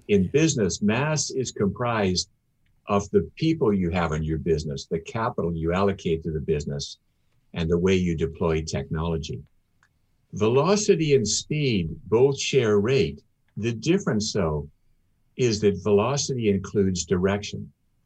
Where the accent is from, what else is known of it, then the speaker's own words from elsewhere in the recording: Canada; Yeah, I'm a Canadian